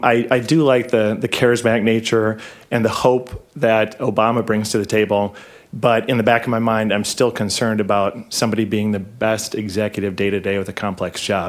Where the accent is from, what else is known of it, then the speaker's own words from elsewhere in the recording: St. Louis Park, Minnesota, United States; from St. Louis Park